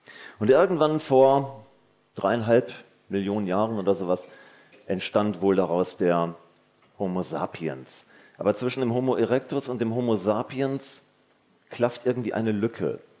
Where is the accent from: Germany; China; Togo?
Germany; Dortmund, North Rhine-Westphalia; ich komme aus Dortmund im Ruhrgebiet und ich bin Diplompädagoge.